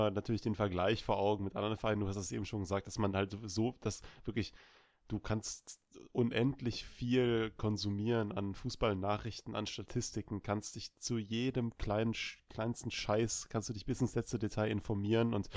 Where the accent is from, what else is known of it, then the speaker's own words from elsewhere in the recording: Cologne, North Rhine-Westphalia, Germany; born there; Ich bin ja gebürtiger Kölner und bin schon mit dem FC sozialisiert worden